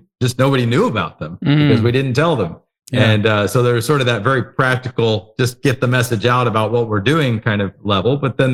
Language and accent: English; Texas, United States; From just north of Houston in Texas, born and raised down here.